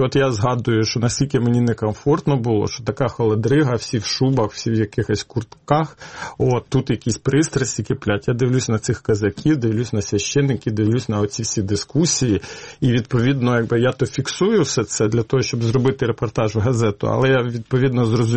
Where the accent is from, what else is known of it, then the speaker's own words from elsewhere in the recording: Cherkasy, Cherkasy Oblast, Ukraine; оскільки я з Черкас, в Черкасах